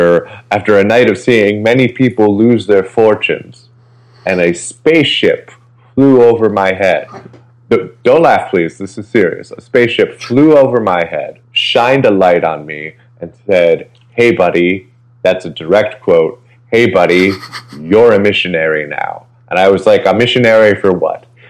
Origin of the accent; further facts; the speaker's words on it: Galesburg, Illinois, United States; I'm not originally from the East Coast. I'm from a small town in Illinois called Galesburg, Illinois.